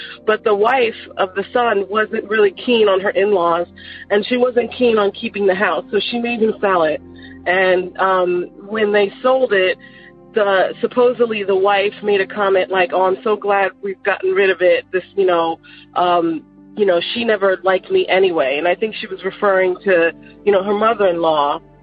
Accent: Long Island, New York, United States; Like I said, that happened to me growing up in Long Island, New York.

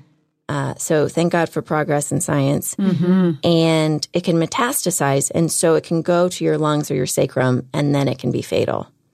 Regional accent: Houston, Texas, United States; I was able to fly to Houston to see the best oncologists and because I'm from Houston and that that I had the most incredible friends backing me up.

